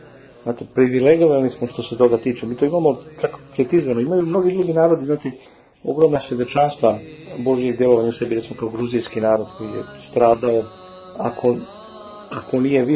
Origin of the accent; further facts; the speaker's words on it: Montenegro; ja mislim da kada bi ovdje kod nas u Crnoj Gori svako radio po onom što piše u Gorskom vijencu